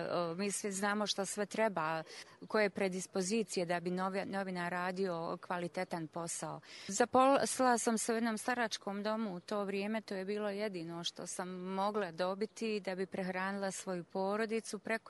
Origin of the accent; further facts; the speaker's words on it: Sarajevo, Federation of Bosnia and Herzegovina, Bosnia & Herzegovina; born there; Da, ja sam Romkinja, rođena sam u Sarajevu, u romskom naselju Gorica.